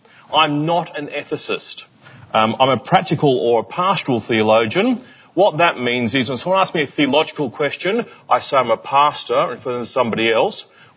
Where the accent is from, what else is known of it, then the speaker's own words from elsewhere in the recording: England, United Kingdom; And I took great comfort from this because I'm English.